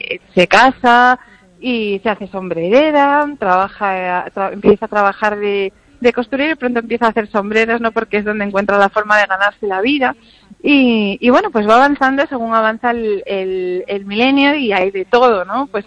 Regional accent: Asturias, Spain; now in Madrid, Spain; luego me voy a mi tierra, Asturias, y saldré ya a terminar en Cantabria, que este año me apetecía volver a casa, a mi temperatura, al olor del mar y dejar Madrid atrás por unos días

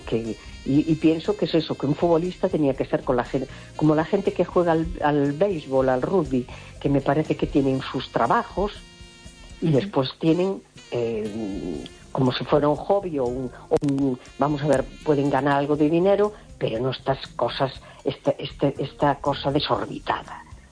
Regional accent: Spain; born there; Y soy española porque nací aquí.

